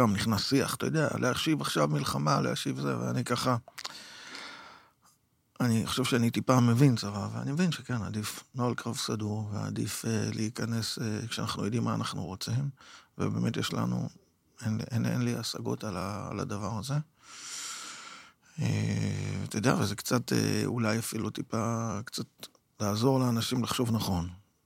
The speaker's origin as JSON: {"language": "Hebrew", "region": "Northern District", "country": "Israel", "tie": "born or raised there", "said": "אני בן הגליל, ויש לזה משמעות"}